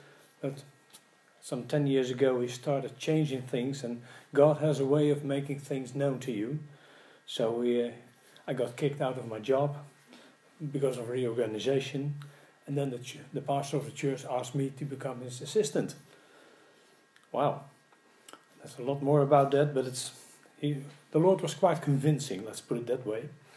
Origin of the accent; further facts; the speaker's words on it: Netherlands; English is a second language; And I'm a native of the Netherlands, born and raised there. So English is my second language.